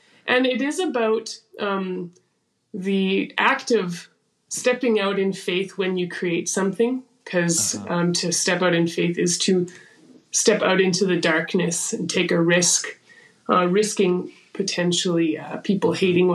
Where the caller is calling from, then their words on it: Manitoba, Canada; I'm calling in from rural Manitoba, kind of near McGregor, in a house in the countryside.